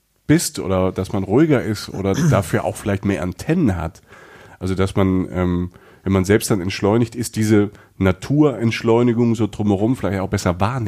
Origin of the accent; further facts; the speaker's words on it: Southern Germany, Germany; ich als Süddeutscher